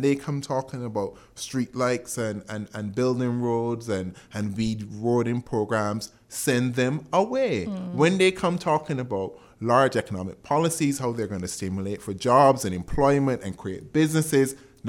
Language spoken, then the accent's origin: English; St. Lucia; Of course I got roots in St. Lucie. I'm from Boswell.